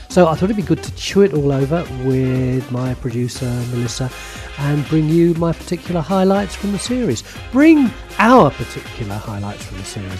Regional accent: London, United Kingdom; put on a posh voice to try and obscure the fact that we came from East London.

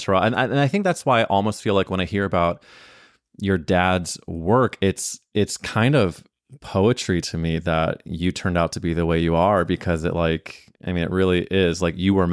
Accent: St. Louis, Missouri, United States; now in New York, United States; I'm coming from St. Louis, Missouri. I had barely been to New York.

